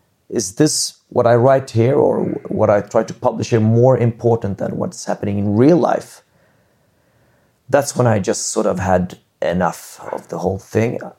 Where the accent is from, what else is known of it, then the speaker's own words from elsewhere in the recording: Sweden; English is a second language; Yeah, but I'm from Sweden with a pretty good social security. I'm not going to end up on the streets.